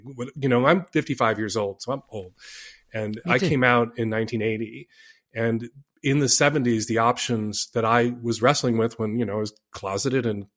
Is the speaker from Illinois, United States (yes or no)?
yes; Chicago, Illinois, United States; And I was really fortunate in that I grew up in Chicago.